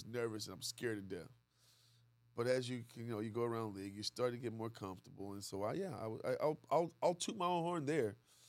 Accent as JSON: {"language": "English", "region": "Texas", "country": "United States", "tie": "born or raised there", "said": "I grew up in Texas."}